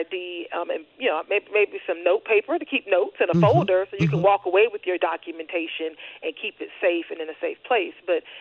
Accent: Orlando, Florida, United States; I'm from Orange County, grew up in Tangelo Park.

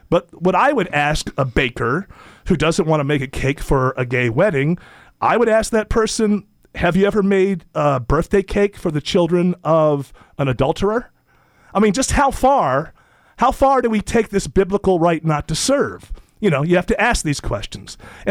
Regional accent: United States; I'm an American who respects those that disagree with him.

